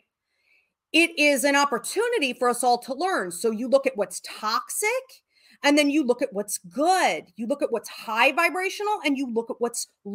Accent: New York, United States; I grew up often in New York State, okay, especially when I was younger.

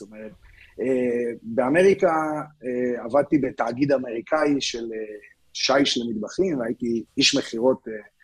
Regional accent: Rehovot, Central District, Israel; moved away as an adult; now in United States; אני בן 33, גדלתי והתחנכתי ברחובות ושירתי בצבא.

